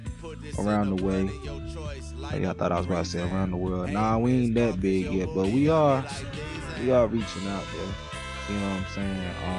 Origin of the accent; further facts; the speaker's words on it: United States; a lot of folks think that because I am an American